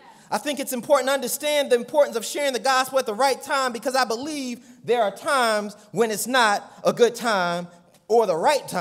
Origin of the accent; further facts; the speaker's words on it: Philadelphia, Pennsylvania, United States; You see, growing up in Philly, every now and then, someone would throw a house party.